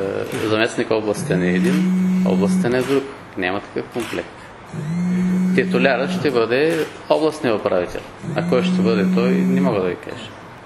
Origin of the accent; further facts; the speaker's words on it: Northern Bulgaria, Bulgaria; now in Haskovo, Bulgaria; На 40 години съм приблизително. Женен съм с две деца, живея в Хасково. Израснал съм в Северна България. Средното образование съм завършил в Севлеево, в техникум по строителство.